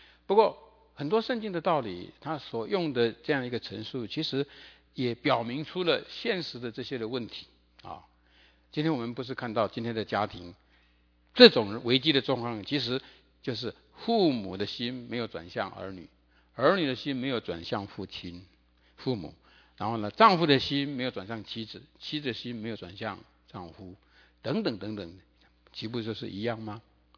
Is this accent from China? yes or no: no; Taiwan; now in United States; 那么我的故乡台湾已经是7年前就是亚洲离婚率最高